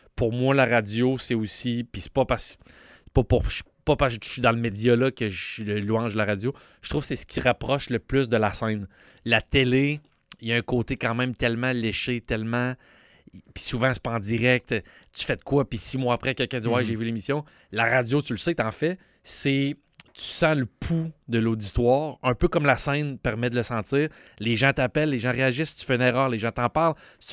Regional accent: Quebec City, Quebec, Canada; J'ai toujours tenu à faire ça parce que je viens de Québec puis c'est ma salle préférée.

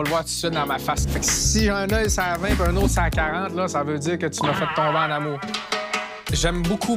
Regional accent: Quebec, Canada; Je viens du Saguenay.

